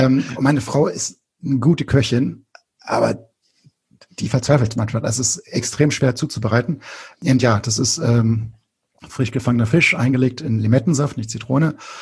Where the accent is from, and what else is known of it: Krefeld, North Rhine-Westphalia, Germany; born or raised there